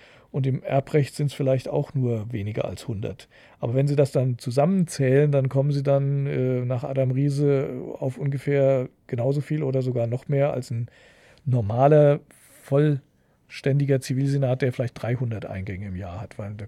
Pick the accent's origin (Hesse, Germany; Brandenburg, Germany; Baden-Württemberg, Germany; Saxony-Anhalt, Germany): Hesse, Germany; weil ich halt in der Stadt groß geworden bin und da kann ich so, ein Dialekt kann ich nicht so richtig.